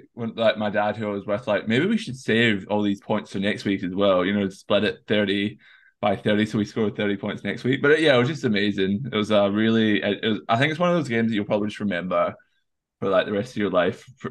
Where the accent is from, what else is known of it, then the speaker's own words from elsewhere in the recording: Sydney, New South Wales, Australia; So we'll start with New South Wales because obviously we're from Sydney.